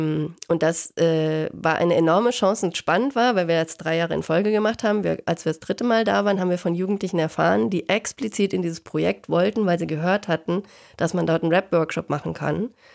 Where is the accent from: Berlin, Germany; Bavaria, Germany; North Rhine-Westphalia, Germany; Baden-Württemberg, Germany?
North Rhine-Westphalia, Germany; ich bin mit der Klasse von 95 groß geworden, ich komme aus dem Ruhrgebiet